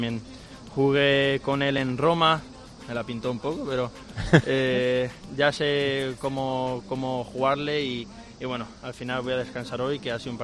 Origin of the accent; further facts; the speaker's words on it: Málaga, Andalusia, Spain; Yo soy de Málaga, él no.